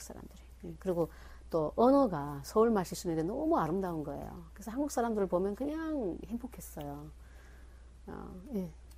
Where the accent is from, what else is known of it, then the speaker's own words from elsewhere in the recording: North Korea; 저희가 북한에서 왔습니다라고 했더니